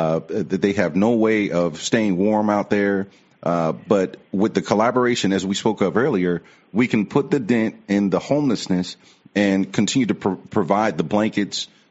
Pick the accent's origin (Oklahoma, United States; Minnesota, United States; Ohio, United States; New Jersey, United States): Ohio, United States; Akron; And you kind of reminded me of how we grew up in Akron, Ohio. I mean, it was the snow belt. A lot of people don't realize how cold it gets up there.